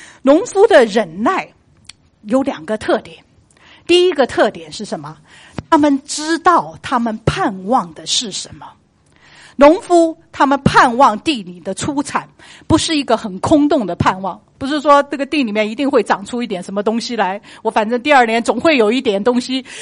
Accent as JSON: {"language": "Chinese", "country": "China", "said": "我们中国人一讲忍，就是心的头上一把刀。"}